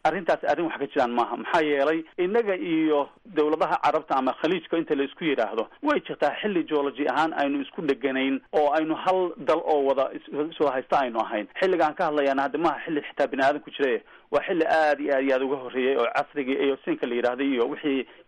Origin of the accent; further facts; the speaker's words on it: Galkayo, Mudug, Somalia; born there; gaalkacyo joogta walaashay waa magaaladii aan ku dhashay weeye